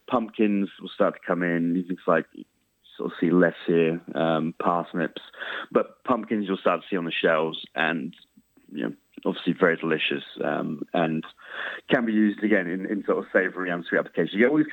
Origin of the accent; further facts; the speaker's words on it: United Kingdom; I really like autumn. Being a British expat, the temperature comes down to something I'm much more comfortable with.